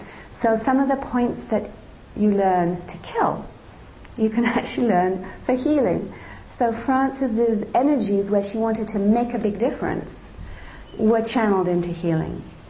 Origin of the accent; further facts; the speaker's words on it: Hong Kong; I was brought up in Hong Kong